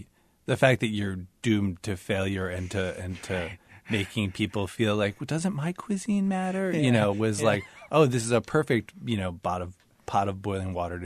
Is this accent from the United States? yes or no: yes; Chicago, Illinois, United States; And I'm from Chicago originally, and there's nothing about Chicago food, which was my definition of American food for the first 18 years of my life.